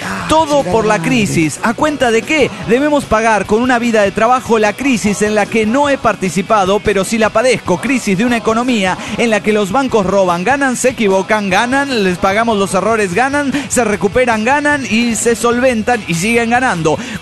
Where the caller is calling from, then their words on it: Torreón, Coahuila, Mexico; de Torreón, Coahuila, México.